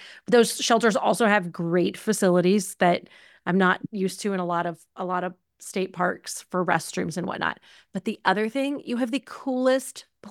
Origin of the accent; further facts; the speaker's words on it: the South, United States; because I'm a Southerner, I didn't think about cross-country skiing.